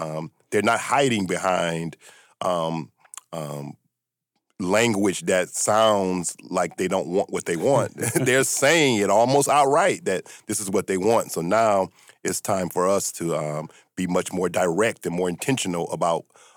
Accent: Detroit, Michigan, United States; Growing up, particularly in the city of Detroit, but really growing up in America.

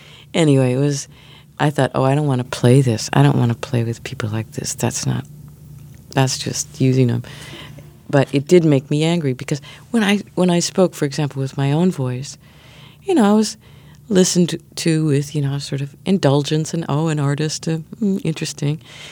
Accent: Illinois, United States; now in New York, United States; I grew up near Chicago and then moved to New York.

